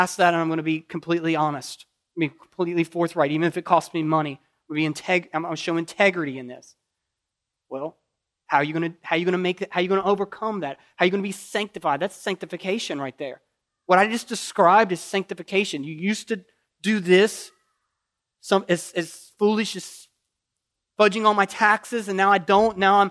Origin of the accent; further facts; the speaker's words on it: Kentucky, United States; accent: Kentucky; That's where my Kentucky accent can be confusing.